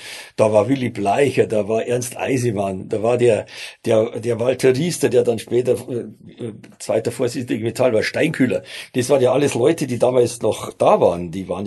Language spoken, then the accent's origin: German; Bavaria, Germany; accent: Bavarian; Ja, ich bin ja Bayer, wie man unschwer hört.